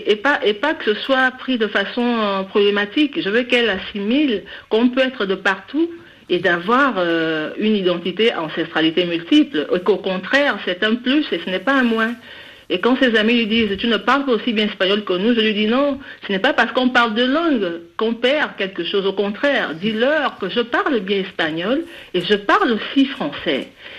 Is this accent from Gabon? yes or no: yes; Gabon; Moi je suis gabonaise